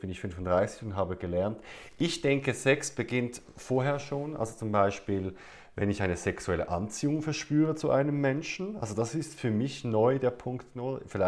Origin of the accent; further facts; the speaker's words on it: Zurich, Switzerland; ich bin 35 Jahre alt, ich komme aus Zürich, der Schweiz